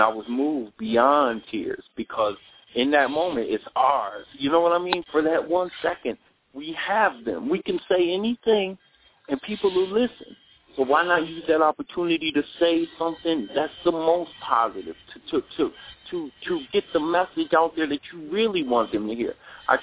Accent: Detroit, Michigan, United States; recently I just did Cobo Arena. That's my hometown. It's Detroit.

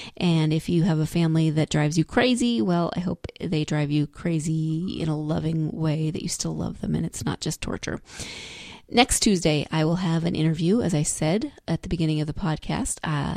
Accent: Montana, United States; My husband's from Ohio and I'm from Montana, and we are not going to be making it home for Thanksgiving to either state

